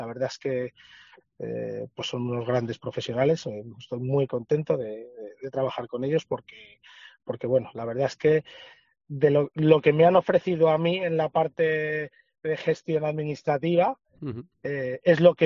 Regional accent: Segovia, Castile and León, Spain; pues que yo soy de Segovia, y creo que en Segovia pues hay empresas suficientes

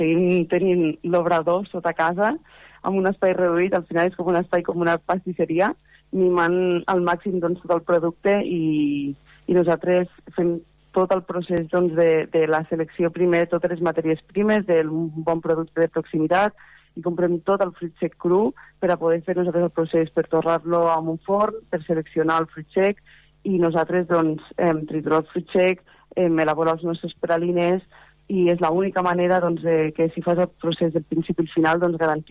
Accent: Agramunt, Catalonia, Spain; el ser de Gramunt de tota la vida

